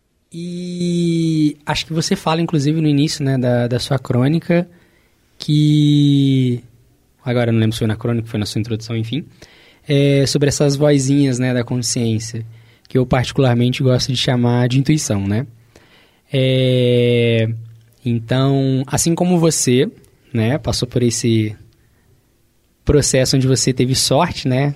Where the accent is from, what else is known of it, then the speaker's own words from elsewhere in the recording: Volta Redonda, Rio de Janeiro, Brazil; que eu sou de Volta Redonda, interior do estado do Rio